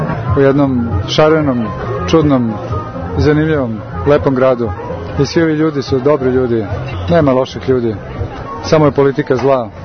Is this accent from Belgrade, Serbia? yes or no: yes; Belgrade, Serbia; now in Ostrog, Montenegro; Ja sam rodom iz Beograda, živim u manastiru Ostrog u Crne Gore.